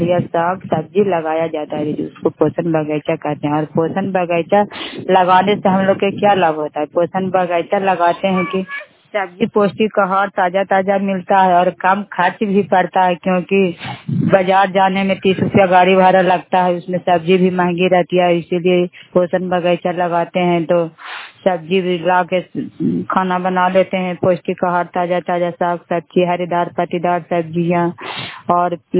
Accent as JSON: {"language": "Hindi", "town": "Fatehpur", "region": "Bihar", "country": "India", "said": "घर फतेहपुर पंचायत मकरौता, जिला नालंदा, खराब कचरा ब्लॉक की निवासी हूँ।"}